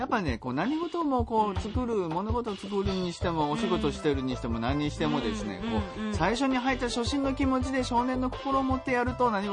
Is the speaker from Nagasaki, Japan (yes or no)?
yes; Sasebo, Nagasaki, Japan; 心身ともに疲れ切って故郷の佐世保に一人で癒されに帰ったのがこの日です